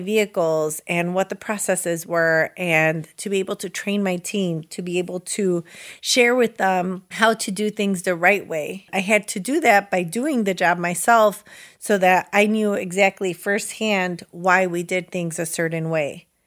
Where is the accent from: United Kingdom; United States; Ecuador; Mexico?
Mexico; Guanacatlán; I'm from Guanacatlán, so I like that.